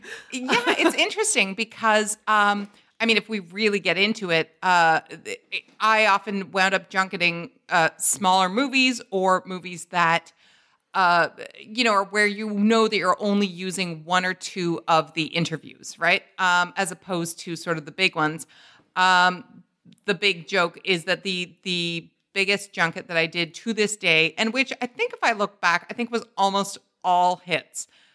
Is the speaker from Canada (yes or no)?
yes; Canada; you slate … from Canada